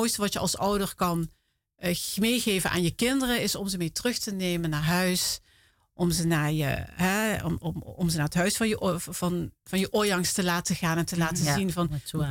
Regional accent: Netherlands; born there; We zijn wel hier in Nederland geboren, absoluut. Ja, maar het Moluks zijn, dat geven je kinderen gewoon mee.

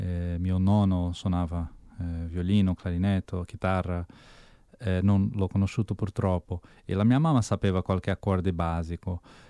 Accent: São Paulo, Brazil; Italian is a second language; now in Netherlands; Sono brasiliano di São Paulo, anche di origine italiana, e vivo in Olanda già da 11 anni.

